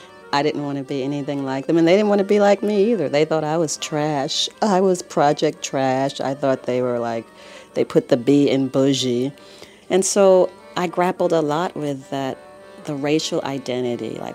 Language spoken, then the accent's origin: English; United States; accent: American; if I played up my American accent